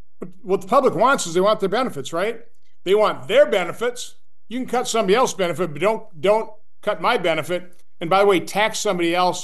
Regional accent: Oshkosh, Wisconsin, United States; now in Washington, United States; I'm an accountant from Oshkosh, Wisconsin, came here, never ran for office. All of a sudden here in Washington, D.C.

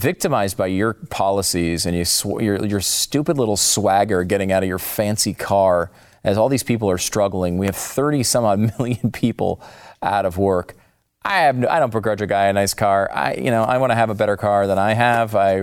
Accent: New York, United States; born there; Now, I can say that as a New Yorker. I was born in New York.

